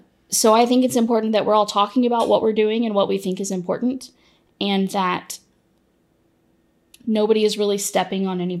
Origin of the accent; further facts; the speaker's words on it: Georgia, United States; So I grew up outside of Macon in a small community outside of what is a small city.